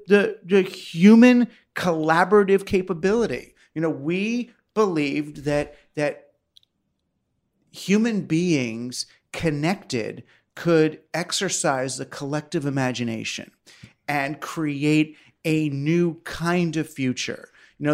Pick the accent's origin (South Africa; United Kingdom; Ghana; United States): United States; Queens, New York; also born or lived in Larchmont, United States / Scarsdale, United States; Me, Queens, Larchmont, you know, Scarsdale at the end, as my dad got better jobs.